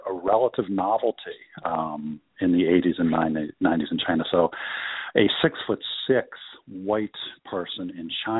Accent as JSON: {"language": "English", "region": "London", "country": "United Kingdom", "tie": "born or raised there", "also_born_or_lived": "Washington, D.C.", "moved": "yes", "said": "So I grew up in London, and when we came back from England, we went to Washington, D.C., where my family has been based ever since."}